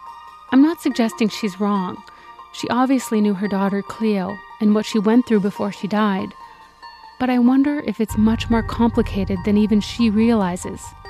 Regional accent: Saskatchewan, Canada; I'm from Saskatchewan, so maybe I'm biased, but it's beautiful here.

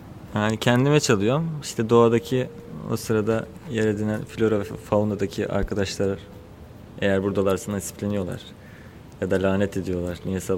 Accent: Çatalca, Istanbul, Turkey; Çünkü zamanında beni örseleyen arkadaşlarım Çatalcalıyım diye.

